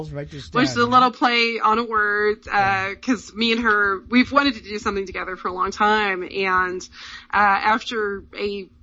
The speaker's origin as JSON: {"language": "English", "region": "the South", "country": "United States", "said": "I'm from the South and Kat is from the South."}